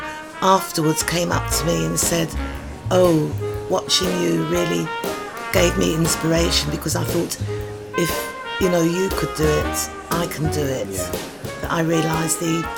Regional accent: London, United Kingdom; Well, I was brought up in Euston in two rooms, mainly with my mother.

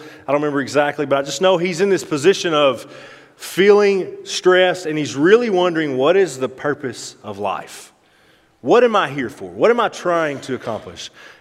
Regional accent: Arkansas, United States; very clear that I am from Arkansas. I am from the South.

